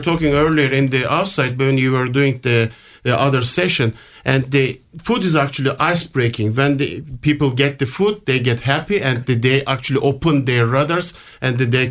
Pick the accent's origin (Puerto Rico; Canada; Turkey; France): Turkey; English is a second language; now in Jacksonville, United States; I'm originally from Turkey and moved to Jacksonville 2002.